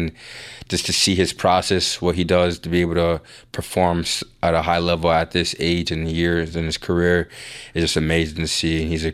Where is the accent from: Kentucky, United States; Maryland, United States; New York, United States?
New York, United States; also born or lived in Denver, United States; being from Denver and then in South Bend in college and growing up in New York my whole life, it's always snowing on Christmas and like 20 degrees.